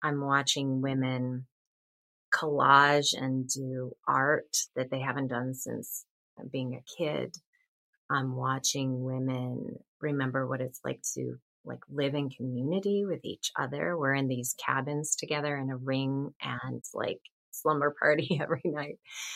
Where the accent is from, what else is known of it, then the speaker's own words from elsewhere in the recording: Chicago, Illinois, United States; So I was raised in Chicago. I don't live in Chicago anymore. I live in Florida, but we just moved 2 years ago.